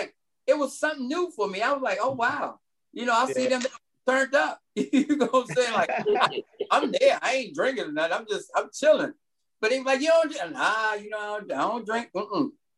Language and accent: English; Kansas, United States; I'm from Kansas, right?